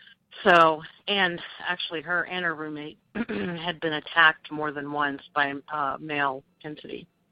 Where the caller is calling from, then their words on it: Hampton, Virginia, United States; I'm calling from Hampton, Virginia.